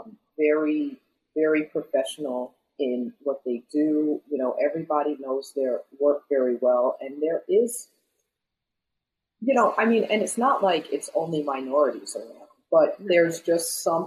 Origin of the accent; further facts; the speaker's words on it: New Jersey, United States; I grew up in North Jersey